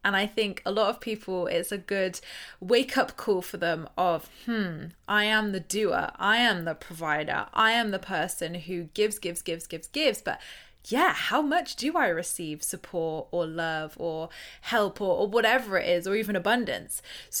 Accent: South West England, United Kingdom; from Dorset. Like, who's going to care what I've got to say?

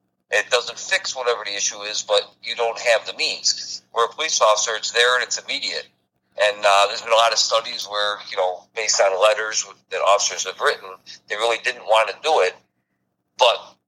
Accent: Midwest, United States; yet we're born and raised in the Midwest and we stay here our whole lives complaining every winter.

